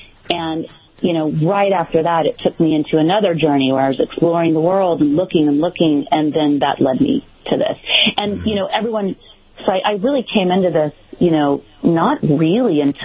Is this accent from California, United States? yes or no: no; Dallas, Texas, United States; I grew up in Dallas, Texas. It wasn't a big thing that people spoke of back